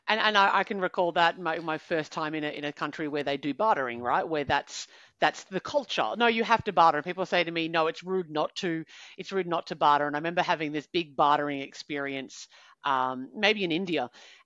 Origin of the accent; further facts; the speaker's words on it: Australia; born there; I was born in Australia.